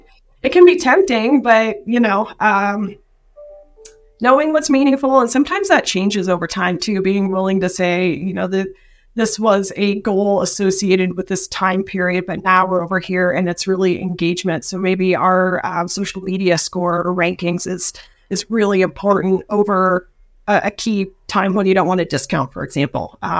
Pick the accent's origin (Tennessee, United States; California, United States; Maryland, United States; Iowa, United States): Iowa, United States; because I'm from Iowa in the Midwest.